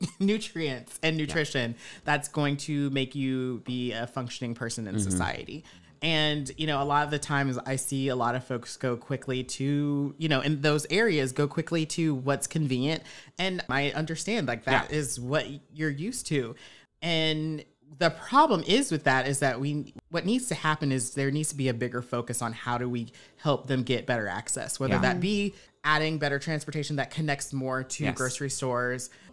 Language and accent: English; Charlotte, North Carolina, United States; And one example of that is in my hometown right now. There's a few neighborhoods. Right now, Charlotte is going through, I'm from Charlotte, and it's going through a lot of gentrification.